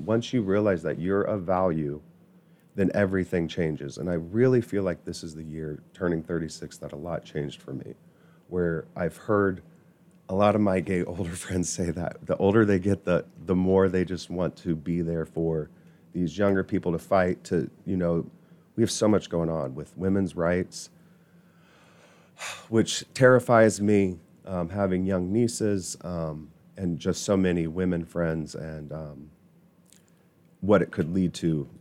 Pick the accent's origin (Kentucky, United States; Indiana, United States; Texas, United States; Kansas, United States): Indiana, United States; New Palestine; I guess being a gay child in where I grew up in New Palestine, there wasn't really any place that I felt like was home